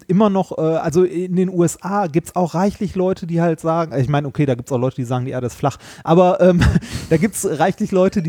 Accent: North Rhine-Westphalia, Germany; wir kommen ja beide aus dem Ruhrpott und da, also wir haben von Kohlesubventionen gelebt, die ganze Region dort hat davon gelebt.

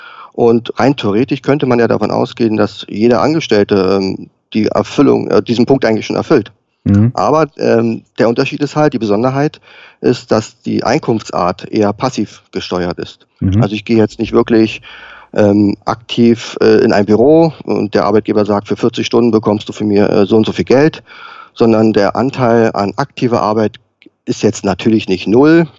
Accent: Berlin, Germany; now in Valley, Germany; Ich komme ja ursprünglich aus Berlin.

